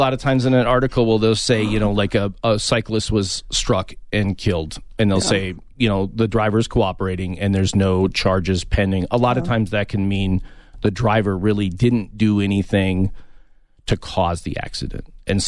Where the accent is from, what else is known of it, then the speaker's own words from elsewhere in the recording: Minneapolis, Minnesota, United States; I came from Minneapolis.